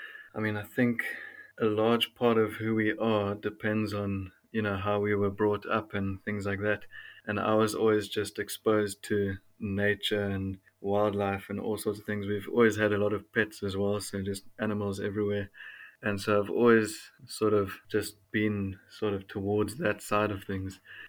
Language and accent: English; Cape Town, Western Cape, South Africa; And so I come from the Western Cape. I'm in Cape Town.